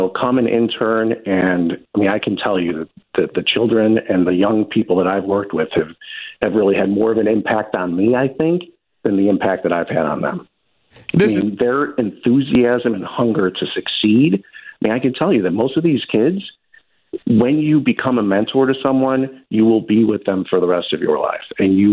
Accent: Elmhurst, United States; I mentioned that I grew up in Elmhurst, right? And the great thing about growing up in Elmhurst is that I had a super highway of opportunity

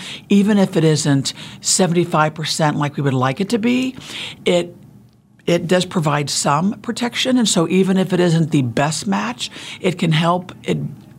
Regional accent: Ohio, United States; Well, originally I'm from Ohio. Try to follow that one.

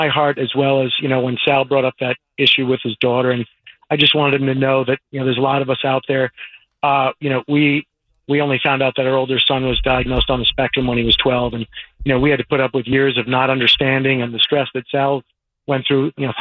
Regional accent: Long Island, New York, United States; So I'm 57 from Long Island.

